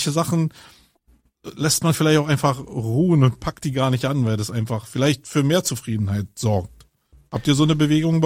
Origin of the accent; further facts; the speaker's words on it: Berlin, Germany; Nun komme ich aus Berlin.